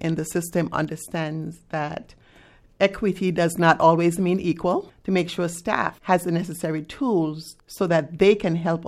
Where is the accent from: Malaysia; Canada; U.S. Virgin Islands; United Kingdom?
U.S. Virgin Islands; also born or lived in Caribbean; I grew up in the Caribbean and moved to the Virgin Islands. No, I did not. The way it's singled out in America, it wasn't like that at all in the Caribbean.